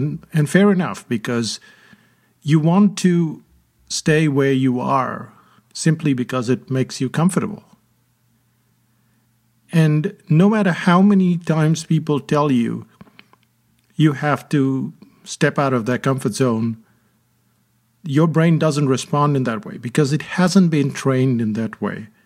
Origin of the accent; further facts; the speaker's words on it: India; English is a second language; now in New Zealand; I moved to New Zealand in the year 2000. I didn't know anyone here. I moved from India and I had no choice.